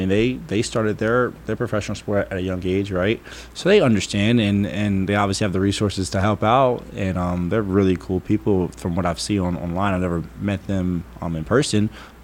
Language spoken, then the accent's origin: English; New Jersey, United States; I mean, I'm from South Jersey, and like you said, you think NASCAR's from the South, right?